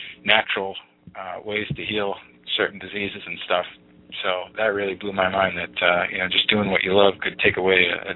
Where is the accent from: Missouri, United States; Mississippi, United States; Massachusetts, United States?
Massachusetts, United States; Freddie Roach, of course, comes from my area where I grew up in Massachusetts.